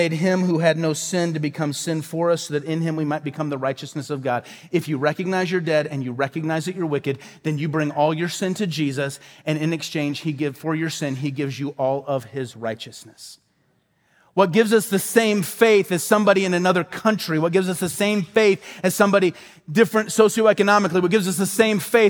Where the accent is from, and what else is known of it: Midwest, United States; born or raised there